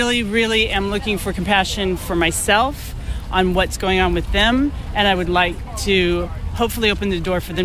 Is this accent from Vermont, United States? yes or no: no; Orlando, Florida, United States; I'm from Orlando, Florida.